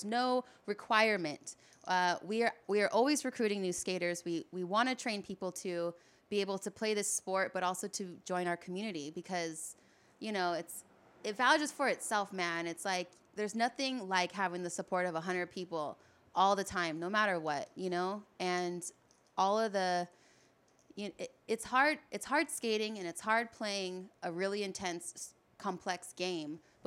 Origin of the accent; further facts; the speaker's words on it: California, United States; now in Long Beach, United States; I live in Long Beach now and on the shop here, but I'm from the South Bay, so... I'm from, like, the harbor area, you know?